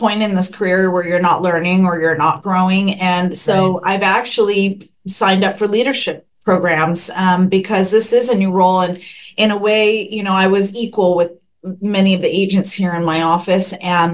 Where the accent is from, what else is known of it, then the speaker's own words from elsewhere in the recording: Long Beach, California, United States; Yeah, I was born and raised in Long Beach, and I work here in downtown.